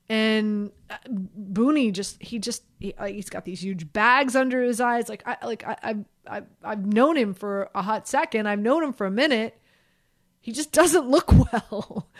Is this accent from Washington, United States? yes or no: no; Miami, Florida, United States; Listen, I grew up in Miami. My dad played for the University of Miami, so I grew up a huge Canes fan.